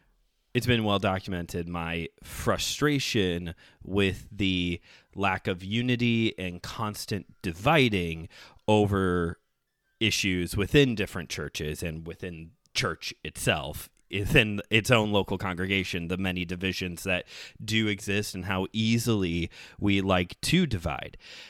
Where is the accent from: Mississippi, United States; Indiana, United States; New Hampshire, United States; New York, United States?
Indiana, United States; Hammond; But I grew up in Hammond and spent a lot of time in Highland and Griffith.